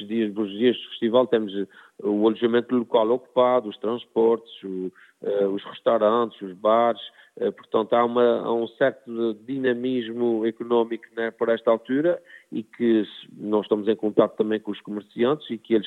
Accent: Ribeira Grande, Azores, Portugal; eu próprio sou da Ribeira Grande

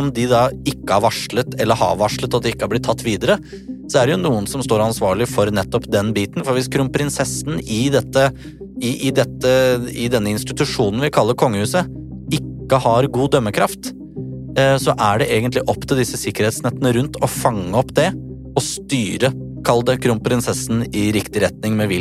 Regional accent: Krokstadelva, Buskerud, Norway; Altså, jeg er fra Krokstadelva, så vi vet jo å bruke ganske tunge uttrykk som ikke står i ordboka

